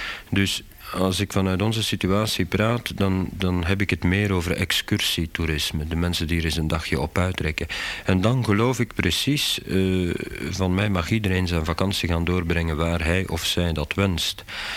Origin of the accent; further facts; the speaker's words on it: Flemish Brabant, Belgium; Nu zijn wij als Vlaams-Brabanders niet direct geconfronteerd met vakantiegedrag.